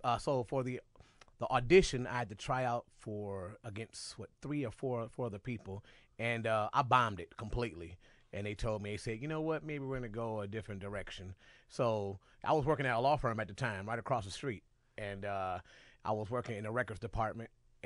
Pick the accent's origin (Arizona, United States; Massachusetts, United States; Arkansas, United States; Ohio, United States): Ohio, United States; Cleveland; I mean, born and raised in Cleveland, it's a lifelong dream of mine.